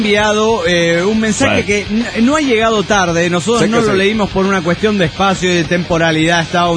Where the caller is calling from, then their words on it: Santa Ana, California, United States; Hola, soy el niñote de Santana, Califas, California.